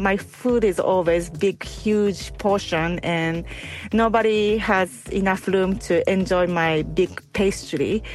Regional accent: Japan; English is a second language; now in Los Angeles, United States; growing up in Japan, where my mom always cooked, she used to bake cookie for next day's snack. So watching her baking made me start wanting to work at the bakery in Japan

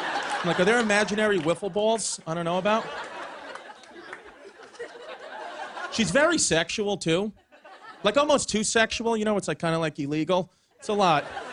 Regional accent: Brooklyn, New York, United States; Because I'm from Brooklyn. Like, you know, nobody gets off the block where I'm from.

